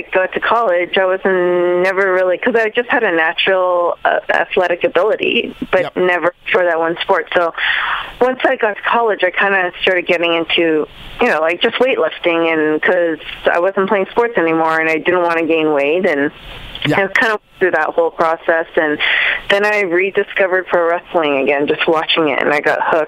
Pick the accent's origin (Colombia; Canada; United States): Canada; as Canadian wrestlers, I don't know. We just love pro wrestling.